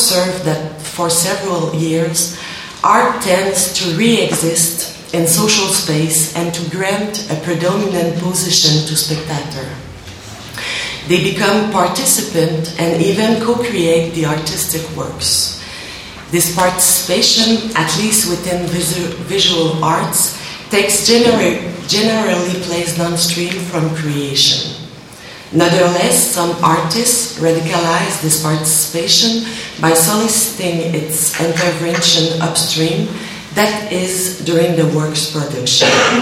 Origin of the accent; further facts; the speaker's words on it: Quebec, Canada; first language French; English is a second language; Well, I come from Quebec, so normally I speak French. I'm a little bit afraid because it's the first time I made a communication in English.